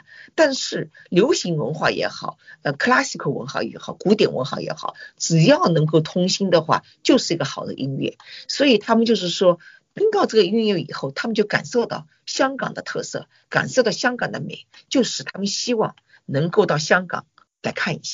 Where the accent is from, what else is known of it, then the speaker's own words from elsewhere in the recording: Shanghai, China; moved away as an adult; now in Australia; 因为你知道我是上海人，那繁花的那年代其实也是我那成长的年代，我是上海出生的，然后再去美国读书的